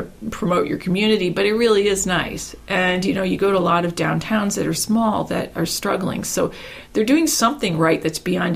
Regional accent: Pittsburgh, Pennsylvania, United States; born there; I was born in Pittsburgh, but I haven't lived in this region my whole life.

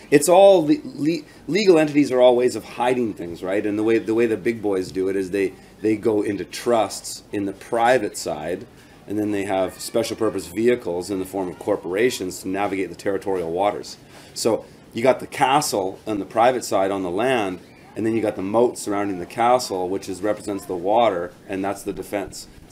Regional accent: Canada; I'm a Canadian, but my people, as far as the United States go, are Southerners. I go down to Tennessee, Arkansas, those places, that's people

